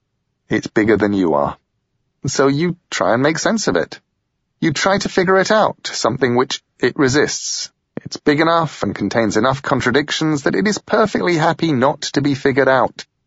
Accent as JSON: {"language": "English", "region": "England", "country": "United Kingdom", "lives_now": "United States", "said": "I'm English. I like being English. I've kept my passport. I've kept as much of my accent as I could. And I'd lived in the US for almost 9 years"}